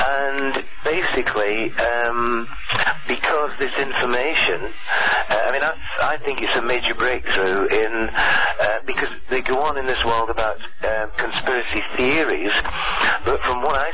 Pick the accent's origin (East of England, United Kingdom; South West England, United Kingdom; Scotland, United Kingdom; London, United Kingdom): Scotland, United Kingdom; now in Blackpool, United Kingdom; I'm originally Scottish. I now live in Blackpool.